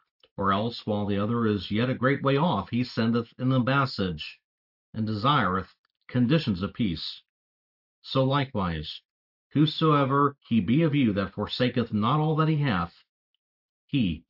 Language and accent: English; Texas, United States; My home state of Texas requires all public schools to post the Ten Commandments